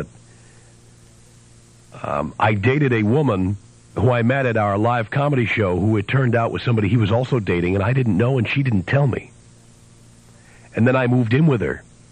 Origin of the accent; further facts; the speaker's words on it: New York City, New York, United States; And New York City, my hometown, doesn't want me.